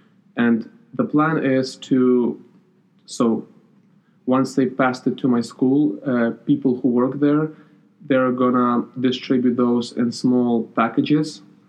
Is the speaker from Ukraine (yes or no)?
yes; Ukraine; My hometown has approximately a population of, I want to say, 66,000 people. It's in the middle of Ukraine, so it's really convenient to go to any part of Ukraine.